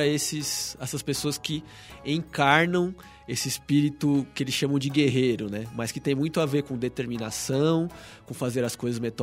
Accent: Brazil; como brasileiro aqui, a gente admira muito. Eu admiro muito isso, assim.

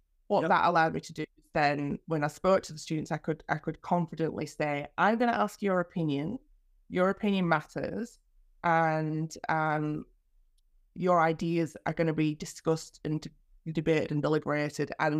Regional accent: Malham, Yorkshire and the Humber, United Kingdom; I was born in Yorkshire, born and raised. It's just a beautiful place. So I'll say Malham in particular.

